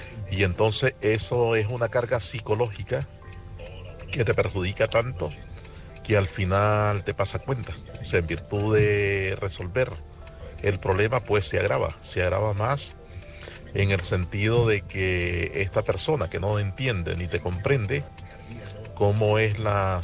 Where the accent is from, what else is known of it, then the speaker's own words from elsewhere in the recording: Nicaragua; now in Spain; soy originario de Nicaragua, pero llevo 12 años en España.